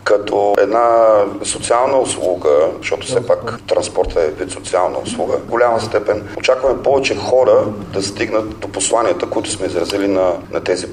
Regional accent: Burgas, Burgas Province, Bulgaria; Аз държа в моя роден град Бургас да се случат нещата.

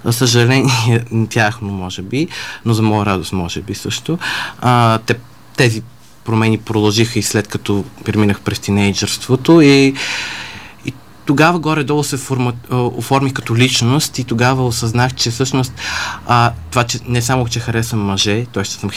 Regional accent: Moscow, Russia; now in Sofia, Bulgaria; Няма да казвам години по очевадни причини. Живея в София, родом съм от Москва, работя в кол-център в София, живея с моите родители

